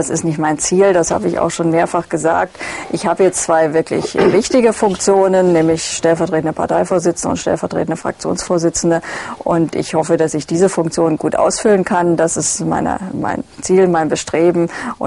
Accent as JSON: {"language": "German", "country": "Germany", "tie": "born or raised there", "said": "Ich bin in der DDR aufgewachsen."}